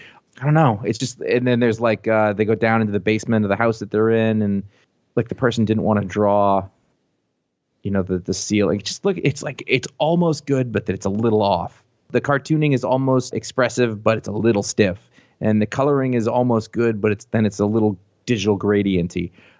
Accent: New England, United States; Oh, but I grew up in New England.

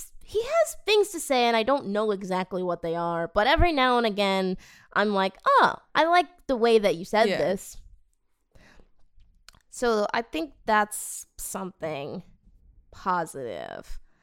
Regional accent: Boston, Massachusetts, United States; I'm from Boston, trust me.

